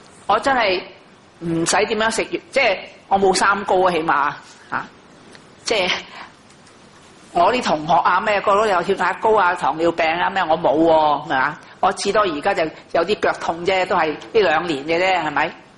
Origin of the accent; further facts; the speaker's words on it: China; 我們中國人說四海之內皆兄弟也